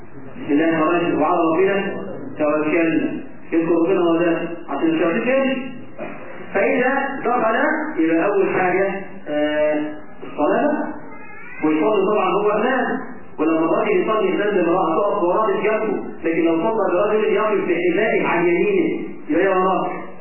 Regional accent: Egypt; إحنا كمصريين

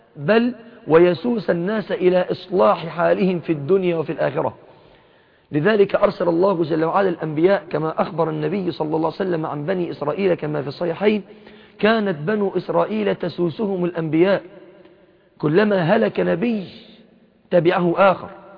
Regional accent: Egypt; كما نقول في بلادنا مصر بتعبير المصريين

